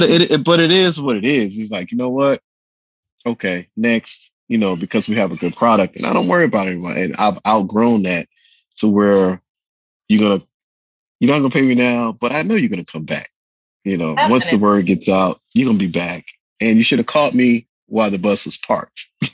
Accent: New York, United States; now in Charlotte, United States; Like, again, I'm from New York, but I live in Charlotte. I have more support in New York City, in that area, than I do in North Carolina.

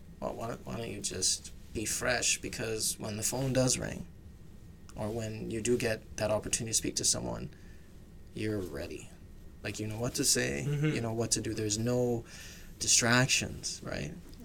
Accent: Calgary, Alberta, Canada; I was 14. I grew up in Calgary, Alberta.

